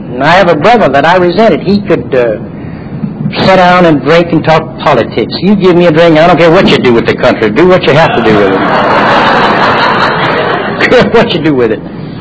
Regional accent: Louisiana, United States; I tell people where I'm from. It has nothing to do with the disease, but I'm from Louisiana. And I was raised in a family of 7 children, a mother and a father.

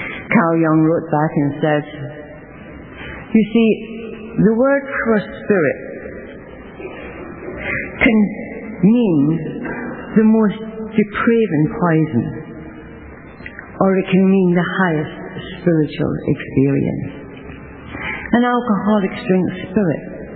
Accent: Scotland, United Kingdom; born there; I was born in Scotland and my parents were Irish.

